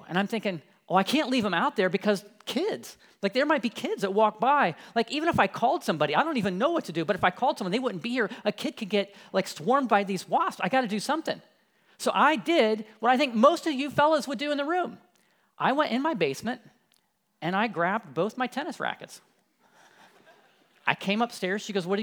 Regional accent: Columbus, Ohio, United States; She grew up in Marion, Ohio. I grew up in Columbus.

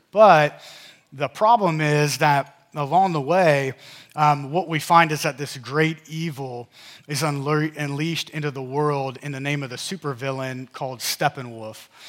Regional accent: Lima, Ohio, United States; And I'm originally from Lima, Ohio

